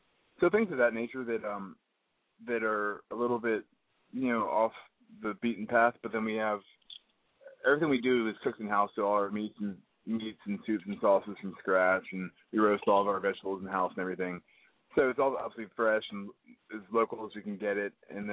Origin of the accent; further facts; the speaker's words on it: the South, United States; I'm from the South, so a lot of just traditional American dishes that have my spin, a lot of international flavors.